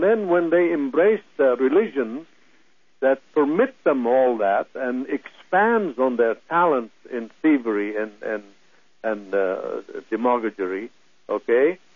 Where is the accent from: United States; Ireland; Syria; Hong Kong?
Syria; I am from Syria, Christian from the tribe of Judah, early Christian.